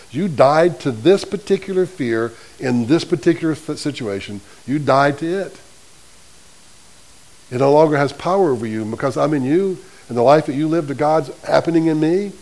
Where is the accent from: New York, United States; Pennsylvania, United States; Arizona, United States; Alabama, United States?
Alabama, United States; Selma; I'm from Selma.